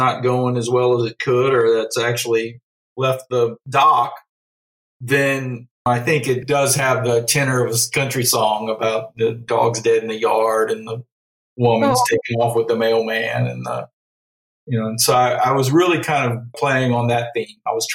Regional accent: Bayou Cane, Louisiana, United States; now in Hammond, United States; I always say Houma. I always say Bayou Cane, actually, because that's where people from Houma know I'm from Bayou Cane.

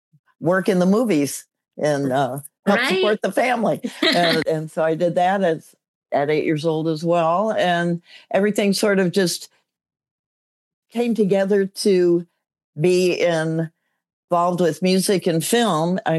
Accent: Compton, California, United States; And born and raised in Los Angeles, right. Compton, actually.

